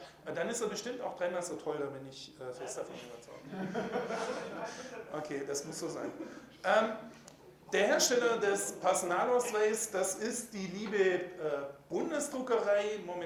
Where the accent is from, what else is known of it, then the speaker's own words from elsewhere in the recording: Swabia, Germany; ich bin Schwabe, ich gebe es zu, also Deutsch war meine erste Fremdsprache